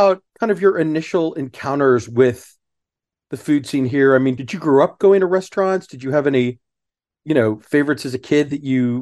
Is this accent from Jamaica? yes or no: no; Houston, Texas, United States; You know, like you, I grew up in Houston.